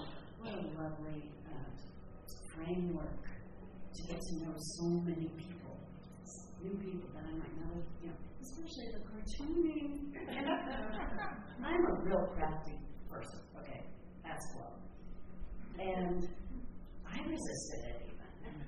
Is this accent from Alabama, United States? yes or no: no; Monterey, California, United States; I'm from the Monterey area, and we do have a meeting there on Tuesday night at 5:30.